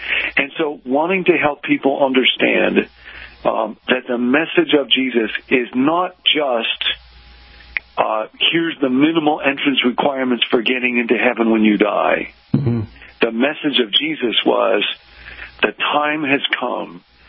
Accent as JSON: {"language": "English", "town": "Rockford", "region": "Illinois", "country": "United States", "tie": "born or raised there", "said": "I grew up in Rockford, Illinois."}